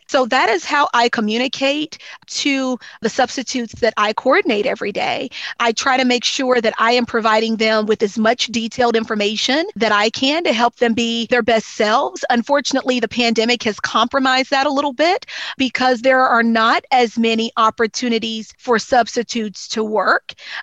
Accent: Louisville, Kentucky, United States; moved away as an adult; now in Washington, United States; I came to Washington State from Louisville, Kentucky in 2015.

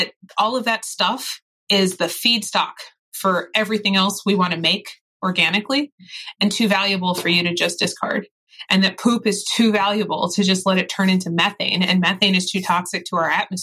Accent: Baltimore, Maryland, United States; But back home, I'm from Baltimore.

